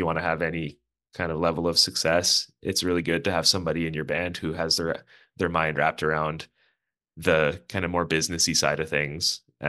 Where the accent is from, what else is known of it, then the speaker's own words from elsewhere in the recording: Azilda, Ontario, Canada; I grew up in Isilda, Ontario, a little town part of Sudbury.